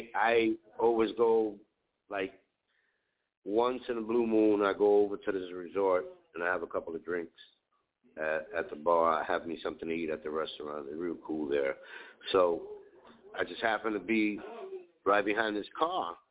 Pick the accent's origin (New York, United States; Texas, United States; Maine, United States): New York, United States; Bronx; I said, wow, all right, I'm from up north too. I'm from the Bronx.